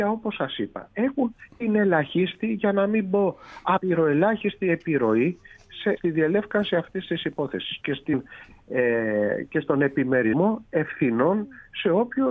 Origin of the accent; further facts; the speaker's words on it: Zakynthos, Ionian Islands, Greece; για να χρησιμοποιήσω μια έκφραση που χρησιμοποιούμε στον τόπο μου, στη Ζάκυνθο